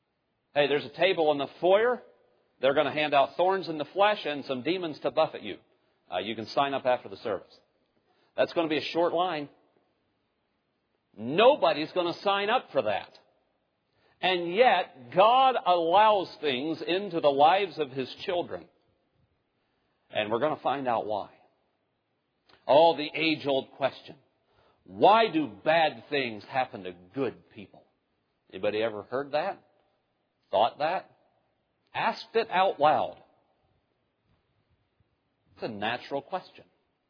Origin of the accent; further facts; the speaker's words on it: Ohio, United States; now in Virginia, United States; My wife and I grew up in southeast Ohio. We came to Virginia in 2006.